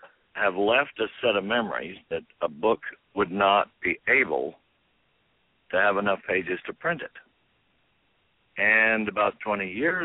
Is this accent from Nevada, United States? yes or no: yes; Winnemucca, Nevada, United States; And I was raised in Winnemucca, Nevada. And I went to a one-room schoolhouse till I was in the sixth grade.